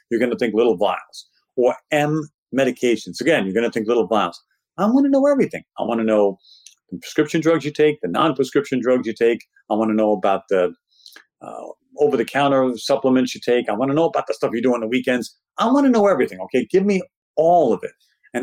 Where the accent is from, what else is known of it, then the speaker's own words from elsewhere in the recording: Brooklyn, New York, United States; Now, of course, I'm from Brooklyn and I practice in New York, so my take on this is a little different.